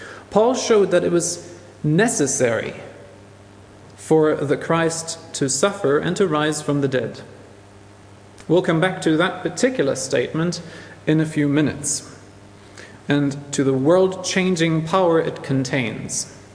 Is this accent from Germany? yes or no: yes; Germany; Oh, and I'm German of origin, which you might also hear.